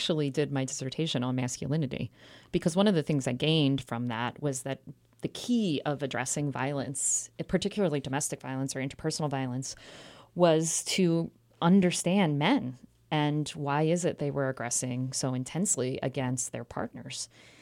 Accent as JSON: {"language": "English", "town": "Philadelphia", "region": "Pennsylvania", "country": "United States", "tie": "born or raised there", "said": "I really attribute much of my scholarship and professional life to growing up in Philadelphia. I lived in and was in West Philly during the move, which was pretty influential to my childhood."}